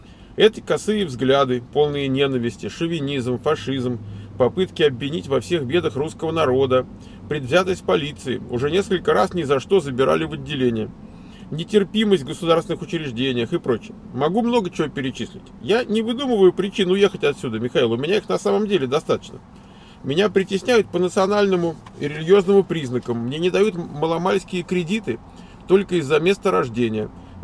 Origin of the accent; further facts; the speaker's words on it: Dagestan, Russia; moved away as an adult; now in Moscow, Russia; Я уроженец Дагестана. Отношусь к мусульманскому вероисповеданию. 28 лет женат. Имею сына. Образование высшее. Бухгалтер. В 2011 году переехал в Москву.